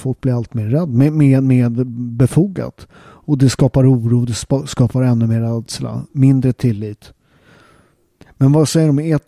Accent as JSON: {"language": "Swedish", "country": "Sweden", "tie": "born or raised there", "said": "eftersom jag är född och uppväxt i Sverige och min mamma är ju halvsvensk. Så jag har ju liksom den svenska kulturen, men jag har ju väldigt tydligt den syditalienska kulturen som skiljer sig."}